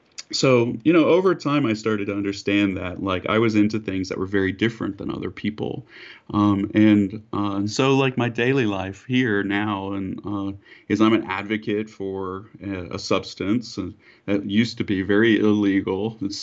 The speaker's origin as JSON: {"language": "English", "region": "Arkansas", "country": "United States", "tie": "born or raised there", "said": "growing up in Arkansas, being very conscious of like the race issues there, but not maybe having the words for it"}